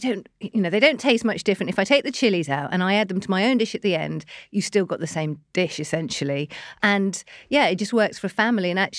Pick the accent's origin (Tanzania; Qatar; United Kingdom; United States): Qatar; I was brought up in the Middle East. So I lived there till I was 8. So again, my first meals out were Indian meals because there's a really big Indian community in Qatar where we live.